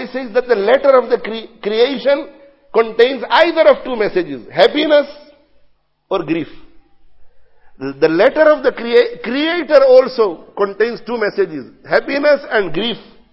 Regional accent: Leicester, East Midlands, United Kingdom; I'm not saying this because I live in Leicester. I'm not saying this because I grew up in Leicester.

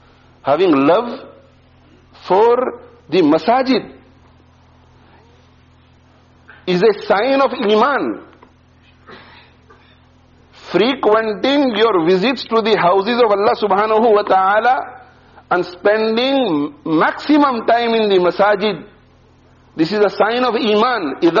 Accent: India; born there; In my childhood, when I was in my village where I was born in India, where people were not so knowledgeable

